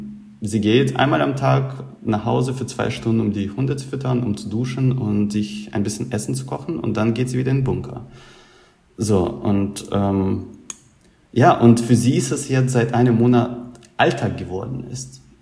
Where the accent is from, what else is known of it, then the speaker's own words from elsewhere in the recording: Russia; als Russe